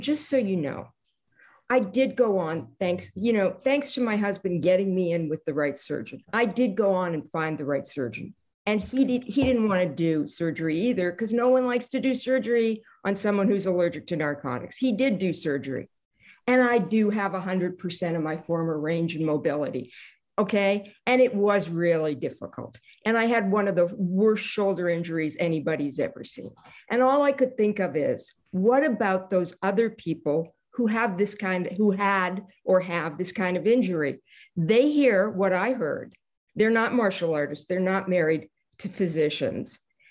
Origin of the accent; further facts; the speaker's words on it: Canada; I'm Canadian.